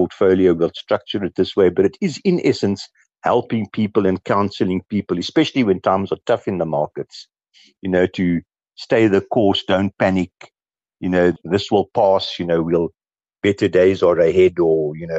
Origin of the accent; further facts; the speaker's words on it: Kimberley, Northern Cape, South Africa; also born or lived in Pietermaritzburg; I grew up in Kimberley, but I moved to Pietermaritzburg after I finished the army.